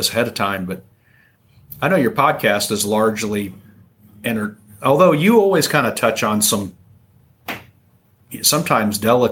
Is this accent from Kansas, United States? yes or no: yes; Emporia, Kansas, United States; I mean, I grew up in Emporia, Kansas, so everybody knew each other.